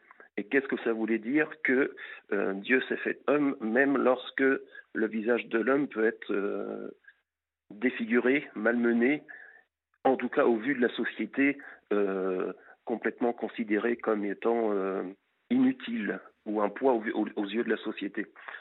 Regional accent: Normandy, France; je suis issu d'une famille catholique. Alors, je suis originaire du Pays de Caux

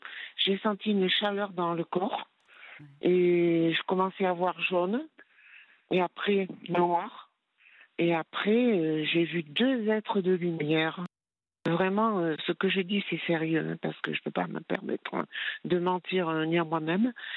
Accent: Provence-Alpes-Côte d'Azur, France; accent: southern; Bon, moi, j'ai un accent, je suis du sud, enfin du Vaucluse, voilà.

